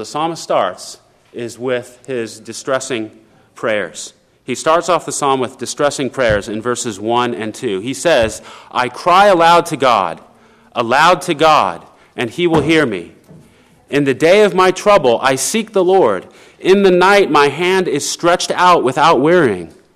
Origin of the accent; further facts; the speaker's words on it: Los Angeles, California, United States; I was born and raised in Los Angeles.